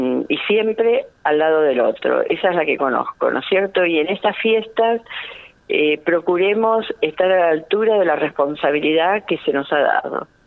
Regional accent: Santa Cruz, Argentina; que es lo que realmente nos merecemos como santacruceños, como patagónicos y como argentinos

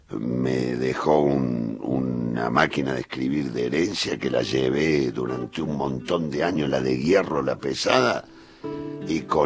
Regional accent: Córdoba, Argentina; moved away; me ayudó y me cuidó cuando llegué de Córdoba

